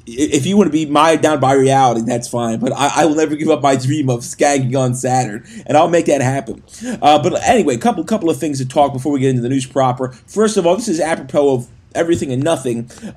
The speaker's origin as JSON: {"language": "English", "region": "London", "country": "United Kingdom", "accent": "Cockney", "said": "I'm getting hate for my Cockney accent."}